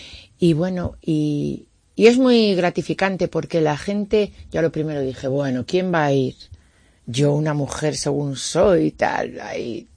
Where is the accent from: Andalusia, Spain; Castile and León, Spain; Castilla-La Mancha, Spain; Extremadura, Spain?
Castile and León, Spain; Salto del Esla; yo me crié en el Salto del Esla.